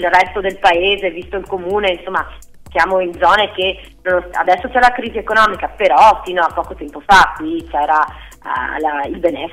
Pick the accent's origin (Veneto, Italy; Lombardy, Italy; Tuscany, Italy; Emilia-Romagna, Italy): Veneto, Italy; Tezze sul Brenta; dall'amministrazione del mio paese, da Terzi sul Brenta